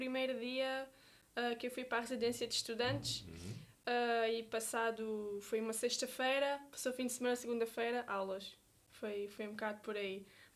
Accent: Seixal, Setúbal, Portugal; now in Beja, Portugal; Eu, quando vim do Seixal, vim para Beja, não conhecia ninguém

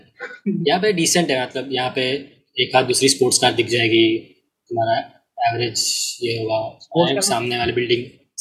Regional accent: India; first language Marathi; मेरी mother tongue की मराठी है, मैं महाराष्ट्र नहीं हूँ।

